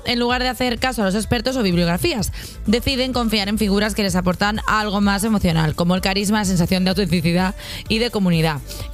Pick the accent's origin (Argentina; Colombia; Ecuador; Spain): Spain; Catalonia; Si es que soy catalana y soy urbana.